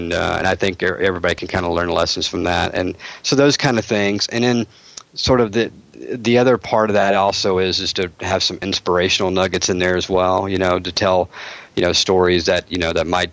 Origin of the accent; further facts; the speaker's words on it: Oklahoma, United States; And I was really lucky to grow up under a guy who, and I grew up in Oklahoma, you'd have to know a little bit about my background